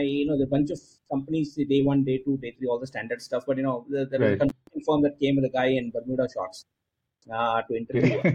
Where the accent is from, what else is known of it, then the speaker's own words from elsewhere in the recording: Mumbai, Maharashtra, India; I grew up in Mumbai. You know, so South Indian family, grew up in Jembur, which is, I think, one of the big epicenters of South Indians in Bombay. Went to school there, small little school there